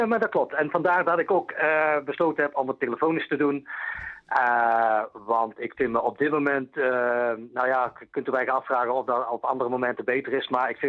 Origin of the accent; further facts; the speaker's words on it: Baarle-Nassau, North Brabant, Netherlands; also born or lived in Turnhout; Dan moeten we naar Turnhout. Daar ben ik geboren, maar ik ben verder getogen in Baarle-Nassau.